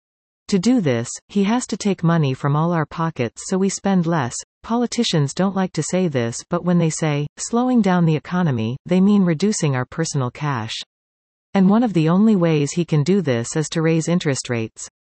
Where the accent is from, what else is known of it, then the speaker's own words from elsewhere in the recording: United States; now in Victoria, Canada; I'm still an American, but my wife and I have chosen to live in Victoria. We fear for America, as divisions there intensify. We want only the best for our birth nation